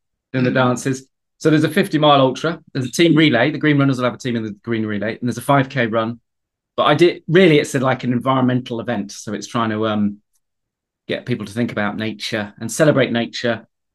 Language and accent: English; South West England, United Kingdom; which is near where I grew up in the Cotswolds.